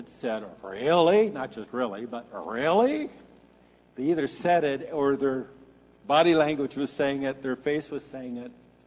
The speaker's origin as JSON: {"language": "English", "town": "Pasadena", "region": "California", "country": "United States", "tie": "born or raised there", "said": "I had the blessing of growing up in Pasadena."}